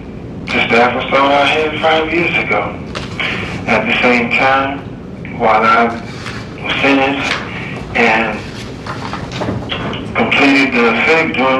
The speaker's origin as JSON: {"language": "English", "town": "Muskegon", "region": "Michigan", "country": "United States", "tie": "born or raised there", "said": "A friend of our family, Sister Starlene Whiteside, was a victim of a senseless act of murder in my hometown of Muskegon, Michigan."}